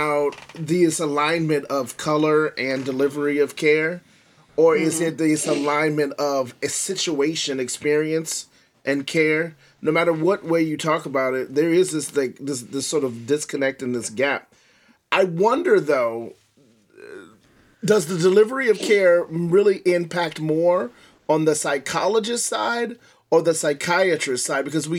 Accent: Washington, District of Columbia, United States; like growing up intrinsically D.C., the nuances of growing up in Washington, D.C., in a city in its cultural makeup

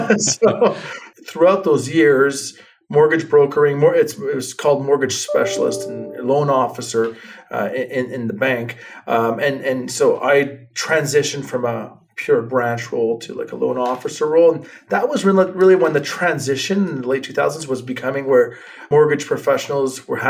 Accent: Montreal, Quebec, Canada; born there; my grandfather who immigrated here from Greece. So we're Greek origin, but my father was born in Canada, in Montreal, and I was born in Montreal.

